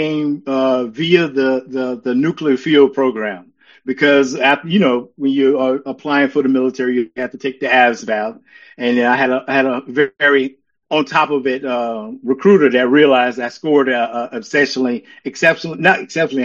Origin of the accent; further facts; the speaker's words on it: Allendale, South Carolina, United States; but I grew up actually here in South Carolina in a small rural town called Allendale.